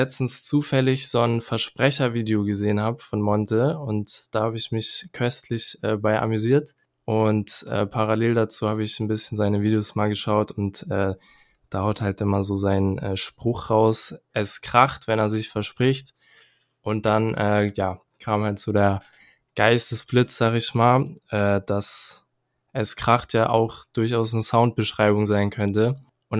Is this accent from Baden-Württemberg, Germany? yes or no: no; Kiel, Schleswig-Holstein, Germany; ich bin 23 Jahre alt und ich komme aus Kiel